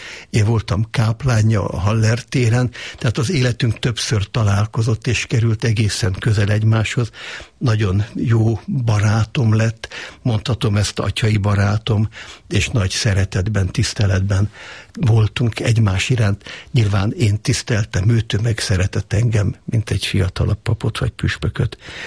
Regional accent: Budapest, Hungary; jelenleg az 5. generációban élünk a 8. kerületben, a tisztviselőtelepen. Ott születtem, ott nőttem föl 4 testvéremmel együtt

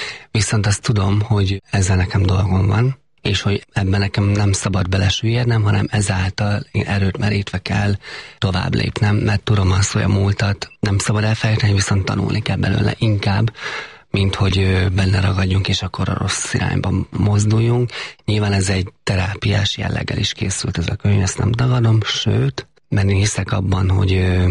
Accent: Heves, Hungary; Ugyan Heves megyében nőttem föl. Az ottan rokonok vették meg a legtöbben.

